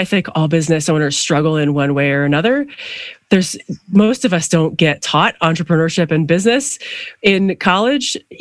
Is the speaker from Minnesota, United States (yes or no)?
no; New Hartford, Connecticut, United States; The northwest corner, a tiny one-stop light town called New Hartford.